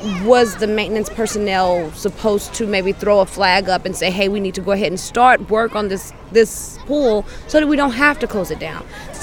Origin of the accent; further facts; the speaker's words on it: Austin, Texas, United States; When I was younger, we actually hung out with my aunt. She stayed next door, and she would watch kind of all the kids in the neighborhood